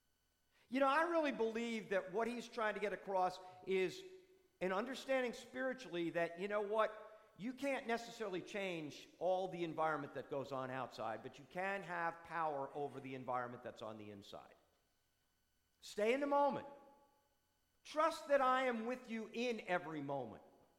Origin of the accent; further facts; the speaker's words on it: New Jersey, United States; moved away; it was the house I grew up in New Jersey. And I had all my treasures there, you know, but I moved down here in 1980.